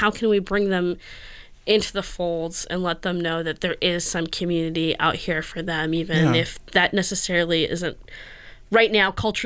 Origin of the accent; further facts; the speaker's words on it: California, United States; now in Portland, United States; I grew up in California, Salvadorian refugee, during the 1990s and late 80s. I came to Portland in late 2000s to go to Reed College